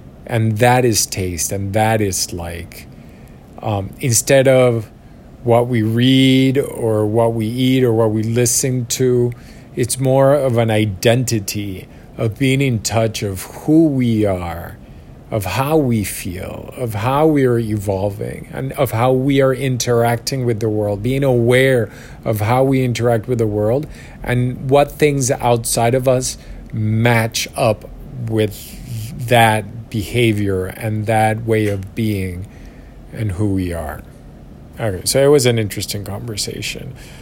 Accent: Panama; I mean, I'm from Panama, and we had the military bases here from the Panama Canal.

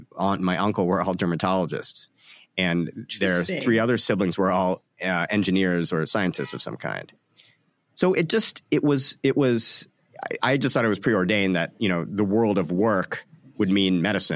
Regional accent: Illinois, United States; now in New York, United States; I grew up in Central Illinois, and so publications were sort of my window into a world outside.

